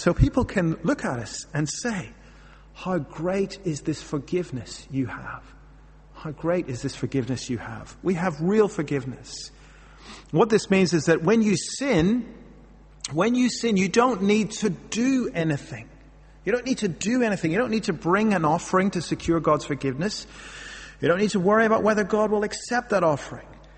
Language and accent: English; Northern Ireland, United Kingdom; Growing up in Northern Ireland, I remember very vividly the case of a man